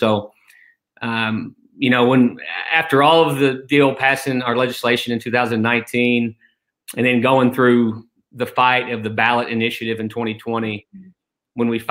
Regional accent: Kentucky, United States; now in Arkansas, United States; But following optometry school, I moved to a rural town in Arkansas, just an hour north of Memphis. I'm originally from Kentucky. Kentucky wouldn't have me.

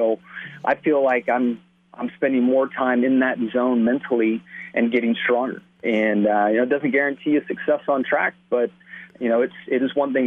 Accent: San Diego, California, United States; now in North Carolina, United States; I grew up in San Diego, where my wife is from, in Oklahoma, and then where we live in North Carolina.

